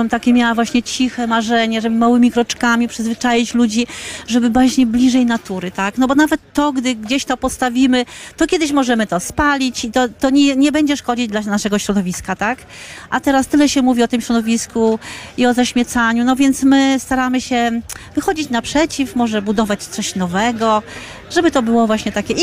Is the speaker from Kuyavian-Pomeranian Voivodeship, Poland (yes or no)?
no; Hrubieszów, Lublin Voivodeship, Poland; Jesteśmy z Trubieszowa.